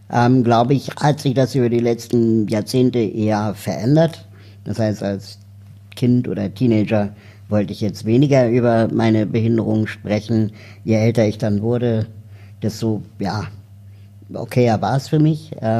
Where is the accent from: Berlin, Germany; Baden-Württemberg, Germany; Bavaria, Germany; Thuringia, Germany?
Berlin, Germany; ich bin 38 Jahre alt, komme aus Berlin